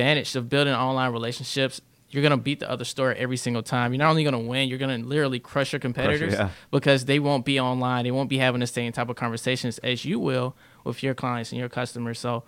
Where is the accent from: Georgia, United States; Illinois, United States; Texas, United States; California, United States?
Georgia, United States; Stone Mountain; So I'm originally from Stone Mountain, Georgia, okay. Born and raised